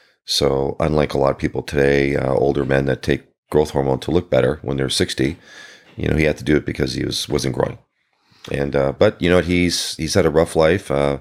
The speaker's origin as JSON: {"language": "English", "town": "Toronto", "region": "Ontario", "country": "Canada", "tie": "born or raised there", "moved": "yes", "said": "But in a nutshell, Canadian, born and raised in Toronto, and went to school there. I left in 1990"}